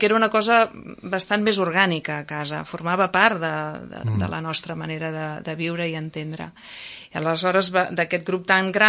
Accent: Malgrat de Mar, Catalonia, Spain; soc de Malgrat de Mar, i a Malgrat de Mar, sí.

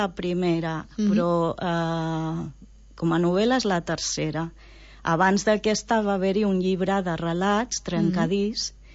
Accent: Roses, Catalonia, Spain; jo sóc de Roses, me vaig criar en una casa davant del mar, al costat del far. Per mi el mar ho era tot. Ho era tot. Llavors, quan amb 12 anys vam anar a viure a lo que era el poble, per mi va ser un daltabaix.

